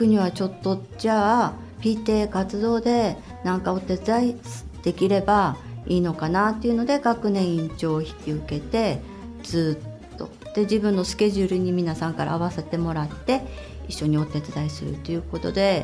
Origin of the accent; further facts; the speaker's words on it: Hachinohe, Aomori, Japan; 八戸です。